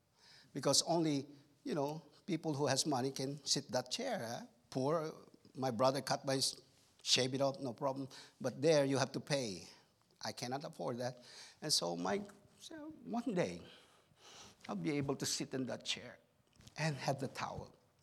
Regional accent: Philippines; now in United States; Man, I came from the Philippines

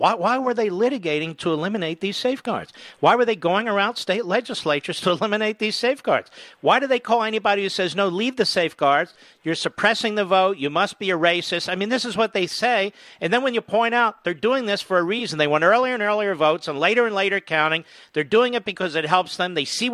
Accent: Philadelphia, Pennsylvania, United States; You know, I'm from Philadelphia. Stuffing ballots, ballot stuffing is the name of the game.

